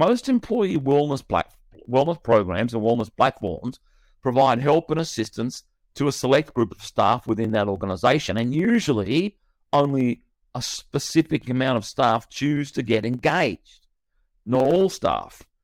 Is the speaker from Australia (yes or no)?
yes; Boroondara, Victoria, Australia; born there; the local government area that I was born in here in Australia, in the state of Victoria, it's called the City of Boroondara.